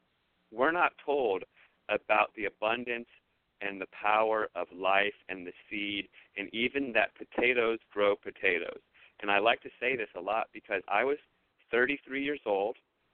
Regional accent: Virginia, United States; I'm from Virginia, like your intro said

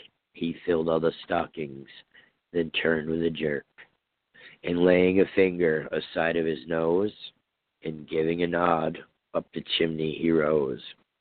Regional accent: Vermont, United States; Well, growing up in Vermont, we usually had the white Christmases.

